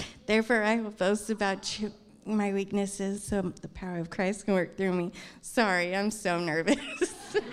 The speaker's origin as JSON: {"language": "English", "region": "California", "country": "United States", "said": "I'm from Orange County."}